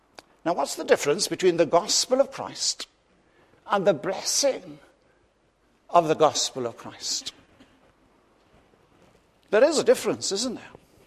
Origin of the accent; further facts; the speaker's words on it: Ammanford, Wales, United Kingdom; I was brought up in Ammanford, in a church that had been touched greatly by the 1904 revival.